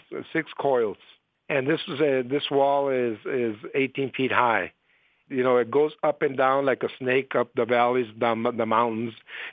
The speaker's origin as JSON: {"language": "English", "town": "Nogales", "region": "Arizona", "country": "United States", "tie": "born or raised there", "said": "I was born and raised here in Nogales. This is my city."}